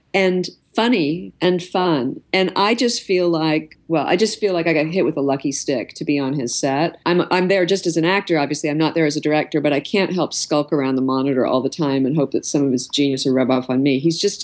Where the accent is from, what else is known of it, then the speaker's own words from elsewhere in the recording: Canada; I grew up in Canada, so I grew up speaking poor French, but French.